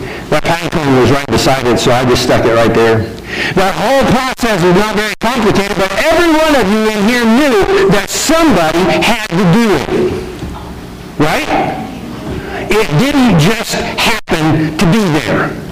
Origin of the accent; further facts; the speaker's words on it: Kansas, United States; I come from Kansas, not from Minnesota. Not Paul doesn't, but … does. Come from Kansas, not from Minnesota. My background is more Dutch-German.